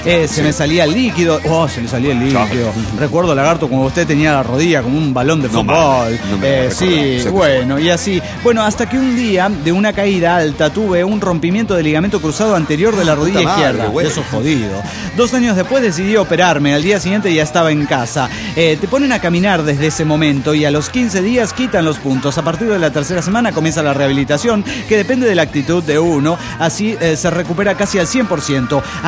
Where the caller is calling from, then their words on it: Naucalpan, State of Mexico, Mexico; de Naucalpan, México.